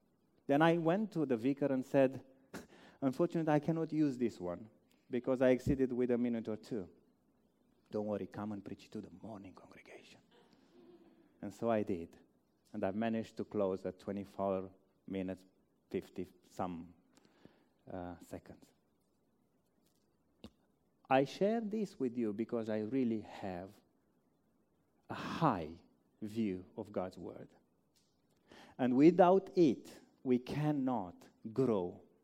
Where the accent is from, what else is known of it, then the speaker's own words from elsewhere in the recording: Romania; English is a second language; moved away as an adult; Now, I came from Romania where I used to preach over an hour.